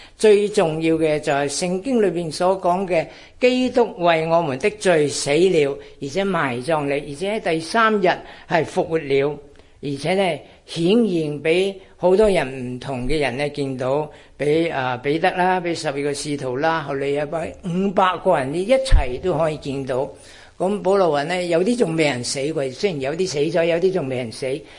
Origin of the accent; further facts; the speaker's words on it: Chaozhou, Guangdong, China; also born or lived in United Kingdom; now in Australia; 我係潮州人啊，咁咧就因為洗禮嘅緣故，爸爸唔俾咧，被送去英國讀書。結果咧喺英國26年，然後咧過嚟澳洲呢邊都有三十幾年啦，38年啊。